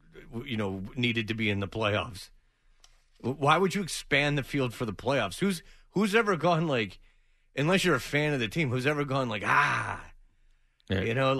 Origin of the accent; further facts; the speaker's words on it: Nebraska, United States; We put on the patois even though we're from Nebraska.